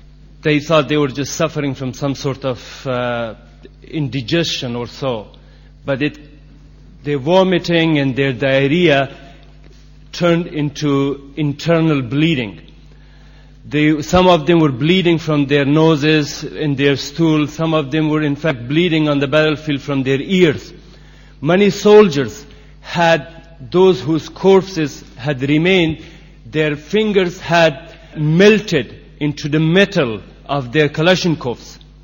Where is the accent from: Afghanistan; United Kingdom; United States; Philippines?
Afghanistan; Some of you know I'm from Afghanistan